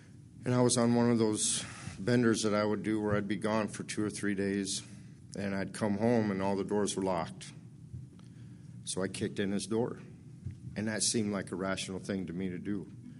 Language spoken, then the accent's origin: English; Iowa, United States; I grew up down around Adelissa, West Liberty, Iowa City, Muscatine area. I kind of floated around that area.